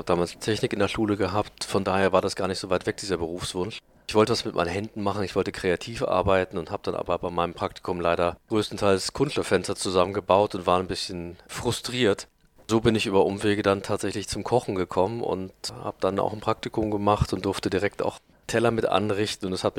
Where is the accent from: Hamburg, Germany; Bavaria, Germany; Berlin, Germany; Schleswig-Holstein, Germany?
Schleswig-Holstein, Germany; now in Bensberg, Germany; Ich komme immer wieder gerne nach Schleswig-Holstein, also A, weil ich meine Wurzeln hier habe